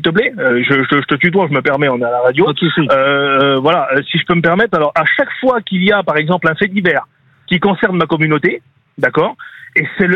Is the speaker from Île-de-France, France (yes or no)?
yes; Paris, Île-de-France, France; now in Switzerland; Je suis parisien d'origine.